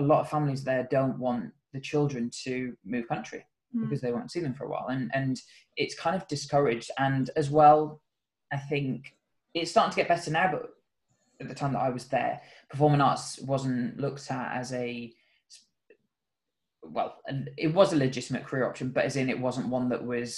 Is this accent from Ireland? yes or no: yes; Cork, Munster, Ireland; also born or lived in Wales; So I was from Ireland. Well, born in Wales and then raised in Ireland. So I started in Ireland, in Cork.